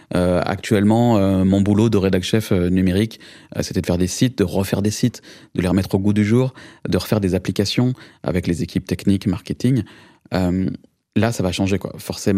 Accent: France; moved away as an adult; now in San Francisco, United States; quand je suis parti de France pour rejoindre San Francisco

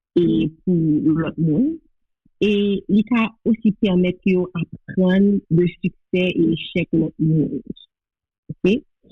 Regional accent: Port-au-Prince, Ouest, Haiti; now in United States; Moi c'est origine de Parc Central, hein, et moi j'ai grandi à Port-au-Prince

